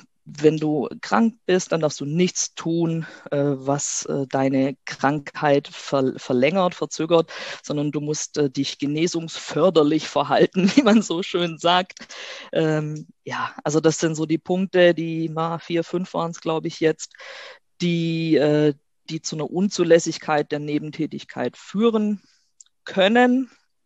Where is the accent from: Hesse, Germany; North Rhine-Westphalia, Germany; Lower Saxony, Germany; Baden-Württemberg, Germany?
Baden-Württemberg, Germany; Stuttgart; Also, ich meine, wie gesagt, ich komme aus Stuttgart.